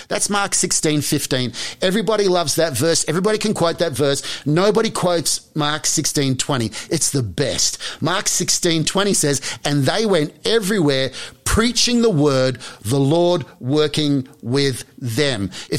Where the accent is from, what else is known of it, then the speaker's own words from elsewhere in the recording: Australia; Well, you know, I'm an Aussie, so I'm going to latch onto that.